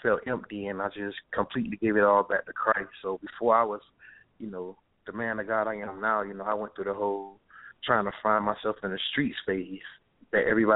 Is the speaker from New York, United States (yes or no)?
no; Miami, Florida, United States; I'm from Miami, Florida, and I'm from the real part of Miami, not South Beach. I'm from where people sell drugs, and you see a lot of prostitution, a lot of violence. You know, I'm just someone who grew up in Miami